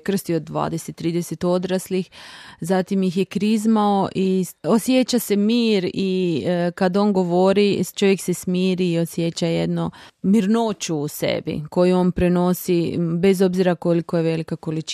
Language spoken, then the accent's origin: Croatian; Kneginec, Varaždin County, Croatia; Dolazim inače iz Kneginca. To je selo pokraj Varaždina.